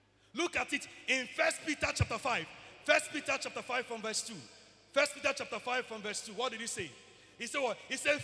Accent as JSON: {"language": "English", "region": "Delta", "country": "Nigeria", "said": "I'm from Delta State"}